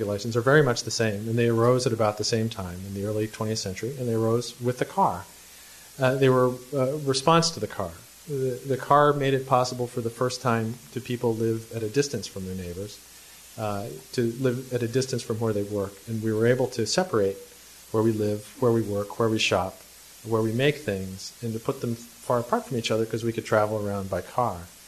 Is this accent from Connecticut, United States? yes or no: yes; Connecticut, United States; Metropolitan Atlanta covers more ground than my home state, than Connecticut.